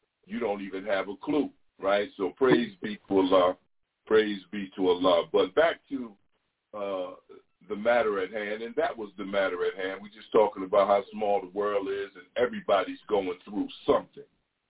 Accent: New York, United States; I said, I'm from New York, too, number 7.

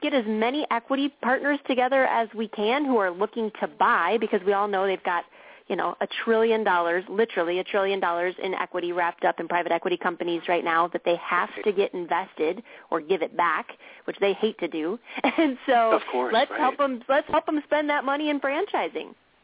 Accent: Downers Grove, Illinois, United States; I'm actually calling from my hometown, which is Downers Grove, Illinois, the western suburbs of Chicago.

